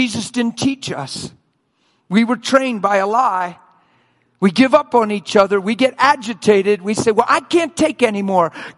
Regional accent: United States; I'm from America, so I say we've been Americanized.

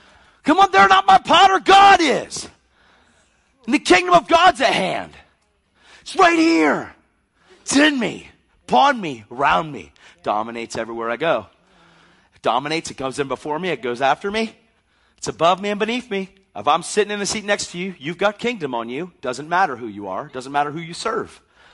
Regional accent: Pennsylvania, United States; Man, where are you from? From Pennsylvania.

